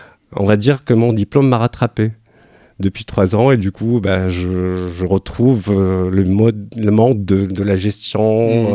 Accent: Morocco; moved away as an adult; Alors, je suis d'origine marocaine. J'ai quitté le Maroc après avoir obtenu un diplôme en ingénierie et gestion des entreprises.

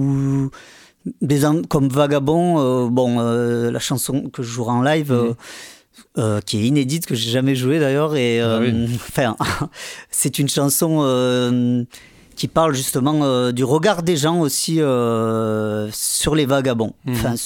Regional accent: Provence-Alpes-Côte d'Azur, France; Alors, moi, j'étais du Vaucluse.

